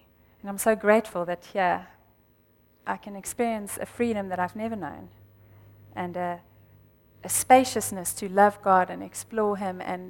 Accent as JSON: {"language": "English", "town": "Pretoria", "region": "Gauteng", "country": "South Africa", "tie": "born or raised there", "first_language": "Afrikaans", "second_language": "English", "said": "Coming from a place of being raised in a Dutch Reformed church, I'm Afrikaans. We grew up in Pretoria."}